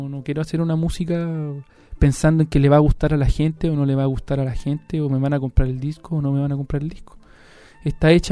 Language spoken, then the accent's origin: Spanish; Chile; que nos corresponde como chilenos